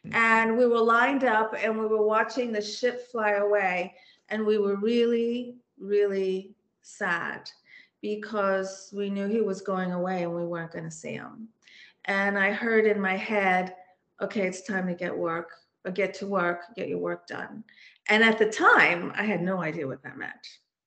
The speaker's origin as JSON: {"language": "English", "region": "Washington, D.C. area", "country": "United States", "tie": "born or raised there", "also_born_or_lived": "Istanbul, Turkey / Montreal, Canada", "said": "So I was born in Istanbul, Turkey. And when I was a baby, my parents and I emigrated from Istanbul to Montreal, Canada, where my sister was born. And then we came to the D.C. area, and that's where I grew up."}